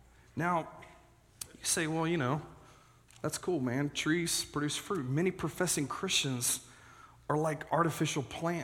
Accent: Texas, United States; I grew up in Texas, North Texas, and I will tell you, I went back home for the first time in years this past May.

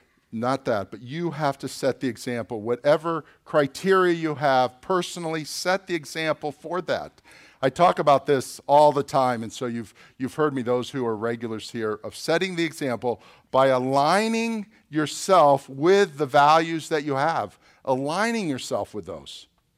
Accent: Boca Raton, Florida, United States; Back in first grade, I went to school here in Boca Raton. I'm from Boca, I told you that. I grew up in Royal Palm. Okay, so I grew up on the right side of the tracks.

